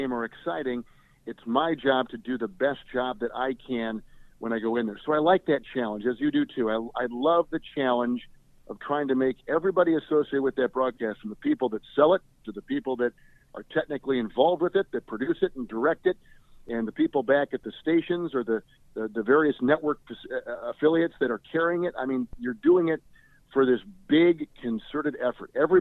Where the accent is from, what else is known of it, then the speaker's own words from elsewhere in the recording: Green Bay, Wisconsin, United States; Well, you know, I grew up in Green Bay. My dad was with the Packers